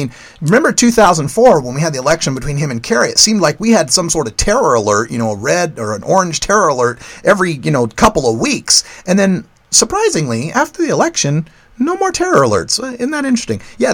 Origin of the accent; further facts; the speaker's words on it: Idaho, United States; One of the things here is that I'm originally from Idaho, okay? So I grew up surrounded by conservatives